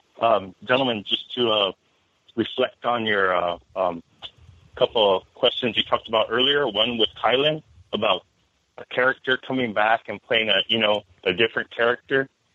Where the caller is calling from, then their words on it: Bakersfield, California, United States; I'm calling from Bakersfield, California.